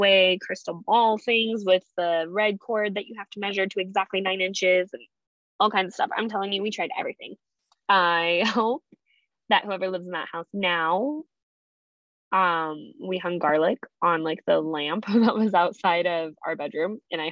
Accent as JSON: {"language": "English", "region": "Colorado", "country": "United States", "also_born_or_lived": "Texas", "lives_now": "Arizona, United States", "said": "I'm from Colorado and you definitely can't find that there."}